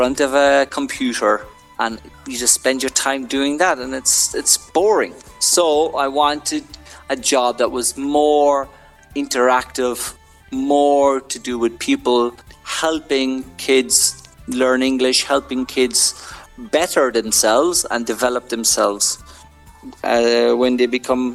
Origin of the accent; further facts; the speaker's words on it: Cork, Munster, Ireland; moved away as an adult; also born or lived in Edinburgh; now in Madrid, Spain; I'm from Cork in Ireland, where it's a very wet and cold place. I moved over to Edinburgh, which is the capital of Scotland, in 2011. And I lived there for 3 years.